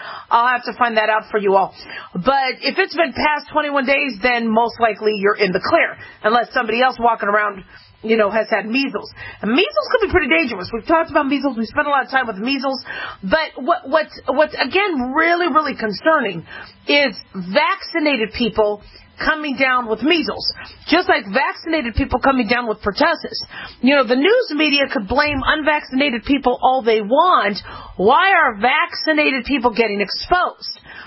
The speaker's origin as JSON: {"language": "English", "town": "Las Vegas", "region": "Nevada", "country": "United States", "tie": "born or raised there", "said": "three new cases of measles have been confirmed in Las Vegas. This is my hometown."}